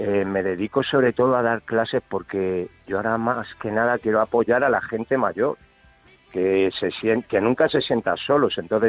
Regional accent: Madrid, Community of Madrid, Spain; moved away as an adult; now in Dénia, Spain; Yo, por ejemplo, yo amo a mi pueblo. Yo soy de Madrid, pero llevo 30 años viviendo en Denia y yo amo a la gente de Denia.

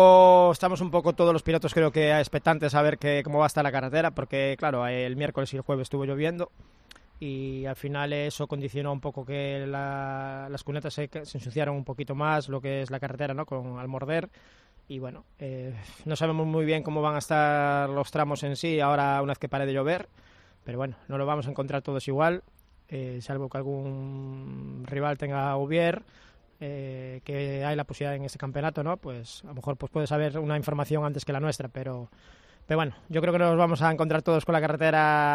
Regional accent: Salceda de Caselas, Galicia, Spain; aparte de que pase por Salceda, que es mi tierra, yo este rally lo viví ya desde pequeñito

